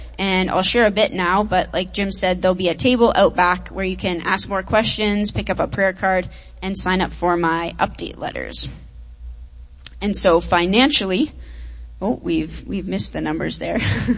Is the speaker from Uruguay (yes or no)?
no; Canada; as a Canadian going to live in Austria